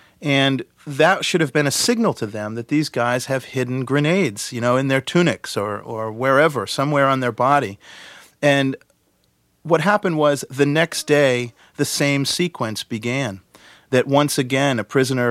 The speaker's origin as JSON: {"language": "English", "country": "United States", "said": "And as an American journalist there, I really felt like things were out of control"}